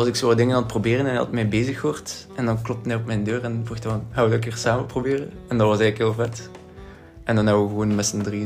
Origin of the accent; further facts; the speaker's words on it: Ghent, East Flanders, Belgium; accent: Ghent; now in Brussels, Belgium; Ik ben oorspronkelijk van Gent. De andere 2 zijn ook allebei uit Gent. Ja, dus mijn accent is redelijk zwaar.